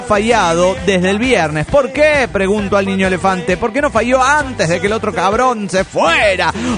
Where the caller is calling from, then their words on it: Morelia, Michoacán, Mexico; de Morelia, Michoacán, México